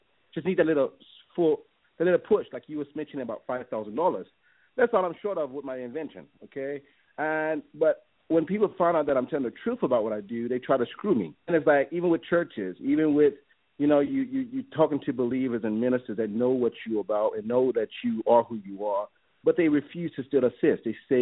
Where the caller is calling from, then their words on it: Atlanta, Georgia, United States; I'm calling from Atlanta, Georgia.